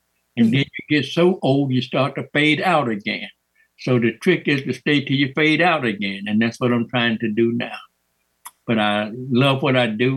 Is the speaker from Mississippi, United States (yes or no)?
yes; Mississippi, United States; now in South Bend, United States; I was born and raised and educated in Mississippi. I traveled the world through the Army and learning art. And I ended up in South Bend, Indiana, teaching middle school art and adult basic education.